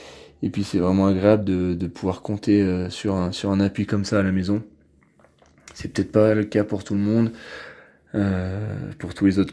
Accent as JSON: {"language": "French", "region": "Provence-Alpes-Côte d'Azur", "country": "France", "said": "Oui, c'est sûr, on est deux des Hautes-Alpes dans le groupe vitesse."}